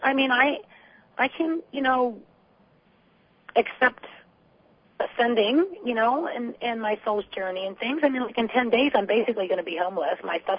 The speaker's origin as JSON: {"language": "English", "town": "Baltimore", "region": "Maryland", "country": "United States", "tie": "born or raised there", "said": "I'm originally from Baltimore. That is my hometown. I should say my place of birth, and I spent time there."}